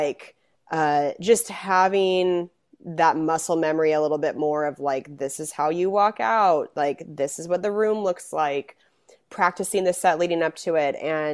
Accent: Spokane, Washington, United States; I'm from Spokane. I lived in Seattle when his album … came out

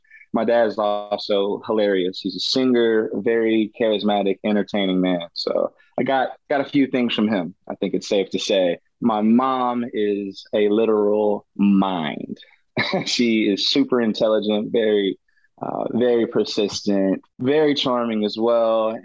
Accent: Katy, Texas, United States; So I was born in Texas City, Texas. That is a city close to Galveston, Texas. So that is where I had my first 7 years of life. And then I moved to Houston, AKA Katy, Texas.

